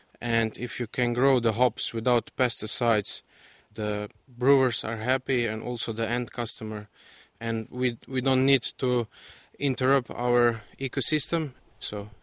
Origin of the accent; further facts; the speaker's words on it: Slovenia; now in New Zealand; Hello, I'm from Slovenia, and I'm coming from a hop farm back home, and we are on latitude 45